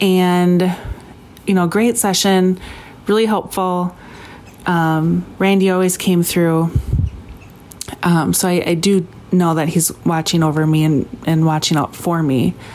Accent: Minnesota, United States; Hour session, right in my hometown, not an inconvenience at all.

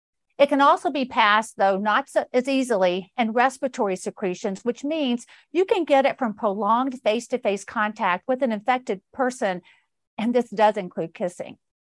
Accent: Georgia, United States; Florida, my home state of Georgia, and also Texas.

